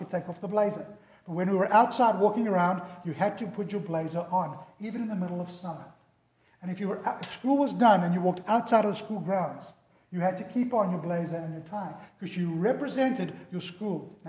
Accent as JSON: {"language": "English", "region": "England", "country": "United Kingdom", "tie": "born or raised there", "said": "I remember when I was in high school, we would have, as English schools, we would have a white shirt, all of us, no matter what school, right throughout the country"}